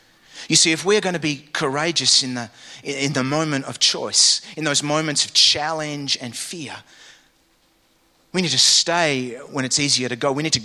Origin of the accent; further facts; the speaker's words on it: England, United Kingdom; I mean, I'm English. I'm English.